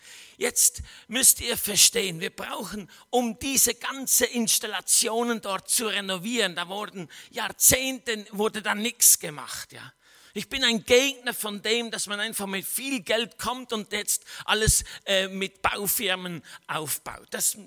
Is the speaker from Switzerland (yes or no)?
yes; Switzerland; Ich bin ja Schweizer. Darf ich ja sagen.